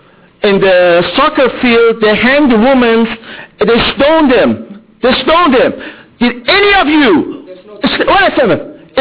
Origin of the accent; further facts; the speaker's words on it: Iran; now in United States; I'm speaking about myself. I'm an Iranian. Listen to me. I am Iranian American